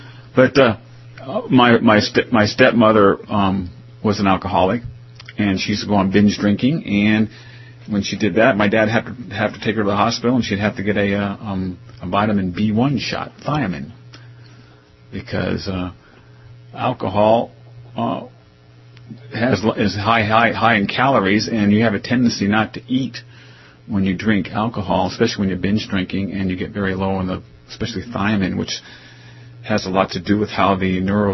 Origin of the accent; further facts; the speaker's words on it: International Falls, Minnesota, United States; When I was growing up in International Falls, Minnesota, my dad was a border patrolman on the border there.